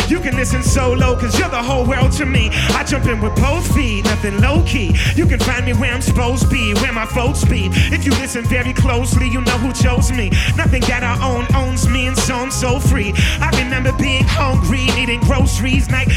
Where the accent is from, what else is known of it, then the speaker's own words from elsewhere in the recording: Minneapolis, Minnesota, United States; I'm from Minneapolis, Minnesota, from the Rhymesayers crew.